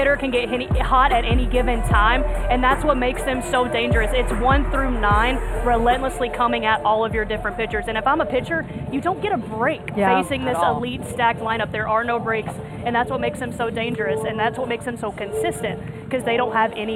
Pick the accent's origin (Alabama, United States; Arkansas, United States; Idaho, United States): Alabama, United States; I'm happy to be back in my home state of Alabama.